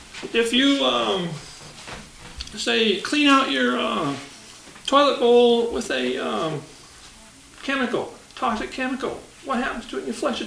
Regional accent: Bremerton, Washington, United States; Yeah, I grew up in Bremerton, and as a kid in the 40s, we swam in the water

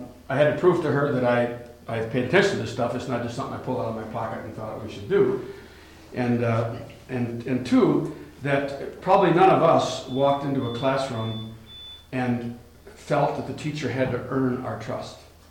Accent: Minnesota, United States; how a full-blooded Norwegian, though American, growing up in Minnesota in the north, would decide to study African-American literature.

